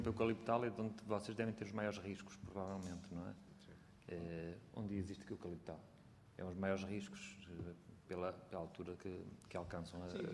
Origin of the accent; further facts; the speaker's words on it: Ponte da Barca, Viana do Castelo, Portugal; a minha região, que eu venho do Alto Minho, e de Ponta Barca, precisamente